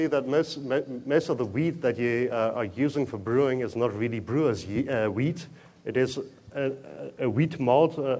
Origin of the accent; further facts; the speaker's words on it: Germany; I'm from Germany, and normally in Germany we have the tendency for over-engineering.